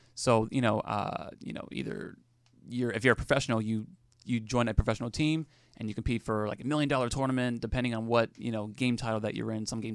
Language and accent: English; California, United States; also born or lived in Los Angeles; I was born and raised in Orange County.